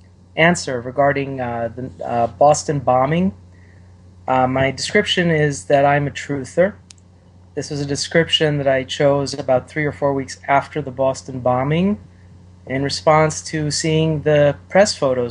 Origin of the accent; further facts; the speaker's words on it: Israel; I grew up in Israel, and I've also seen firsthand actual murder.